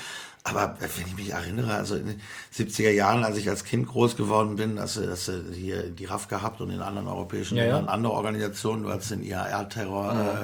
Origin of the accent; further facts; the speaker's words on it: North Rhine-Westphalia, Germany; ich komme aus Nordrhein-Westfalen, wir haben das jedenfalls nicht gehört